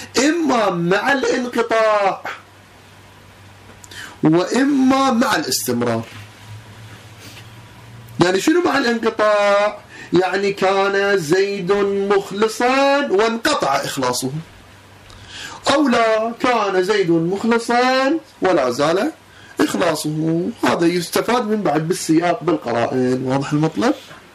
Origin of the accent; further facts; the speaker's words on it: Kuwait; مو عندنا بالكويت عندنا الضحى العود هو من الساعة 11